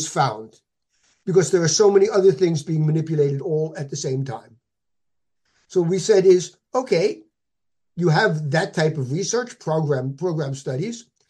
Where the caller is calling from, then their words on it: Netherlands; The seaside in the Netherlands.